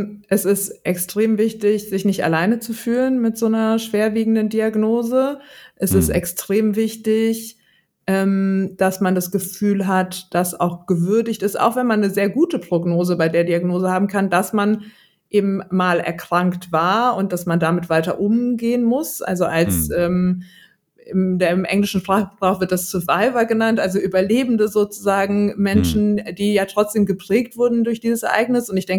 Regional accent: Marburg, Hesse, Germany; ich bin ursprünglich aus Oberhessen, wo man das R eigentlich nicht rollt, aus der Stadt Marburg.

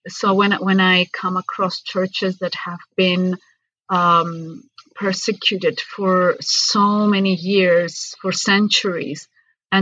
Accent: Cyprus; moved away as an adult; now in Athens, Greece; So I was born and raised in Cyprus. And when I was about 20 years old, I moved to Greece

